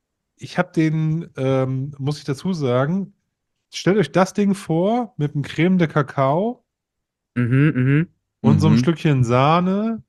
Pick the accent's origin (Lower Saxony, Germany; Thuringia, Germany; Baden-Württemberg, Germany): Lower Saxony, Germany; Osnabrück; bin ja gebürtiger Osnabrücker und komme aus dem Norden.